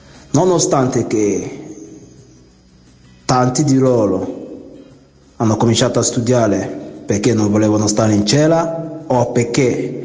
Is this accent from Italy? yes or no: no; Nigeria; Italian is a second language; vengo da Biafra